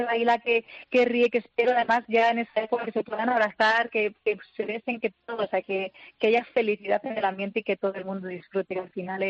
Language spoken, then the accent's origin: Spanish; Madrid, Community of Madrid, Spain; Yo soy de Madrid, estoy aquí. Lo que pasa es que tengo mi nombre, que es vasco, y mi padre es de San Sebastián. Entonces tengo familia en San Sebastián y familia aquí en Madrid.